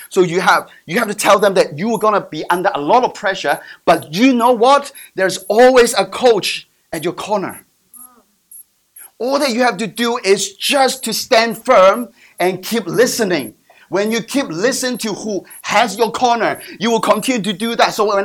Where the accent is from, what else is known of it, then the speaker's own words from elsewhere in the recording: Hong Kong; English is a second language; You know, I come from Hong Kong, so we have a little bit of a spirit of consumerism.